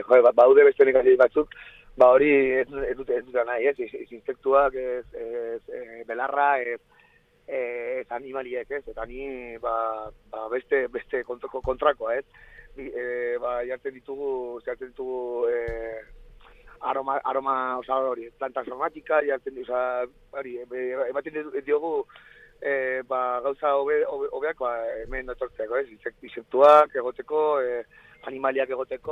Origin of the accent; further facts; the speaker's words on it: Lumbier, Navarre, Spain; born there; ni hemen jaio nintzen Irunberrin upategian mahats bilketetan